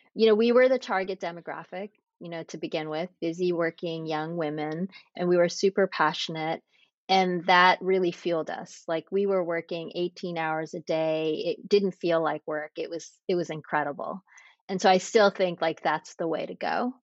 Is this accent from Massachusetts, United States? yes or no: yes; Framingham, Massachusetts, United States; Yeah, I grew up in Massachusetts in a suburb called Framingham, actually where the Framingham Heart Study has been done.